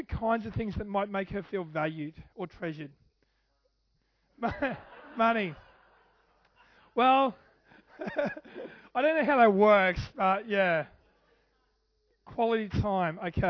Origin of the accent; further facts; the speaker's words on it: Redcliffe, Queensland, Australia; I feel like, because I'm from Redcliffe, I feel like we have a common bond.